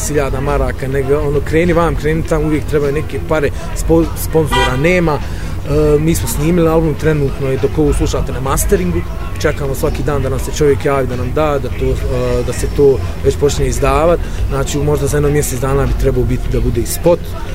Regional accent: Tuzla, Tuzla Canton, Bosnia & Herzegovina; dolazimo iz Tuzli, pustimo neki 7-8 godina.

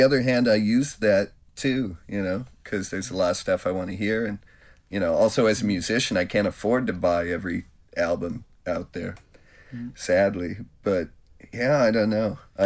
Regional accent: Wyoming, United States; when I was growing up in Wyoming in isolation, and I couldn't hear music. We had one radio station, which played country

